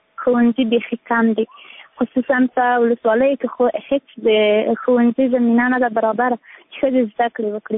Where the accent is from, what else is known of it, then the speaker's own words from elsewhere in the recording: Helmand, Afghanistan; د هلمند ولایت نادري ولسوالۍ څخه.